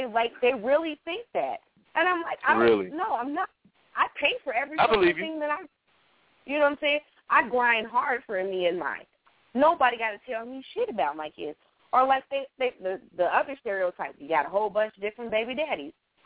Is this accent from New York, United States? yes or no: no; Chicago, Illinois, United States; born there; Shit, I was born in Chicago. What the hell are you talking about?